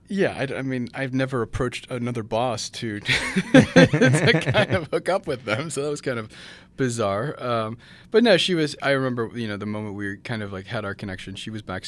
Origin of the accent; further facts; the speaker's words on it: Dearborn, Michigan, United States; growing up in Detroit, Michigan, I actually grew up in Dearborn, which is right outside of Detroit.